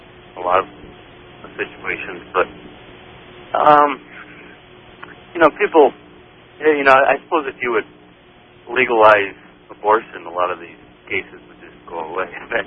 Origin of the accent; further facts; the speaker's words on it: Tucson, Arizona, United States; And I'm from Tucson. We got a lot of homeless people down here, too